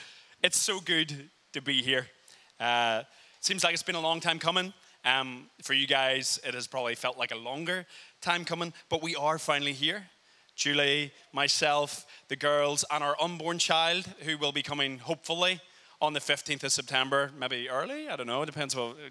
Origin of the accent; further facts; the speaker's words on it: Belfast, Northern Ireland, United Kingdom; accent: Irish; are both from Belfast. So hopefully nothing gets lost in translation, although you guys are used to the Irish accent